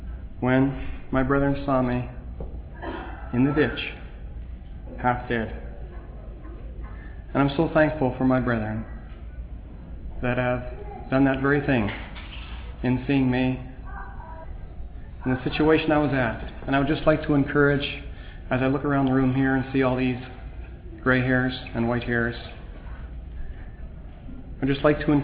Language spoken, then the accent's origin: English; Montreal, Quebec, Canada; also born or lived in Cerrito Ferry; And I'm thankful in growing up in Montreal for my brethren there that saw me in the ditch, half dead.